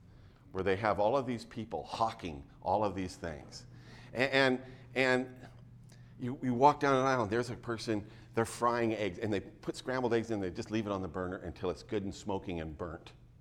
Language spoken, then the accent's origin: English; Yakima, Washington, United States; I grew up in Yakima, so I went to the Central Washington State Fair